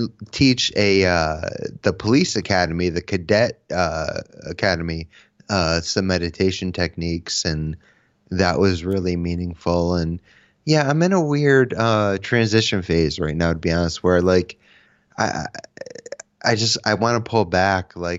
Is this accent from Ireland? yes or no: no; Connecticut, United States; I'm from Connecticut, so I grew up playing in bands that toured with … all the time